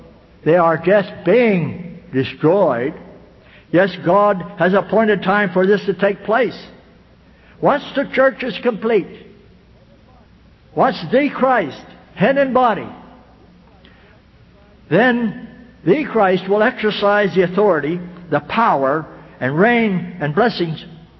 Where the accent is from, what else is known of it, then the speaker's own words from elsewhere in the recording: Pennsylvania, United States; I'm not from Missouri, but I'm from Pennsylvania.